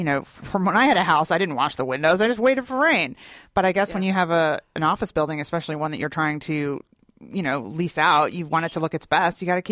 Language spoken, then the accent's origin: English; Northeast, United States; now in Atlanta, United States; I'm from the Northeast originally. Let me just point that out. Though I've been here for more than half my life at this point.